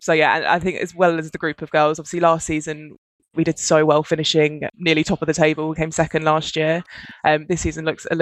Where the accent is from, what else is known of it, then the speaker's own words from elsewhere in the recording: East of England, United Kingdom; I'm originally from Essex, came from Saracens Mavericks.